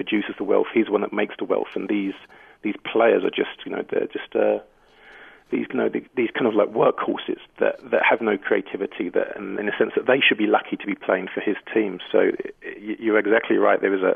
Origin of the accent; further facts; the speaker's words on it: United Kingdom; now in United States; as a British transplant to the US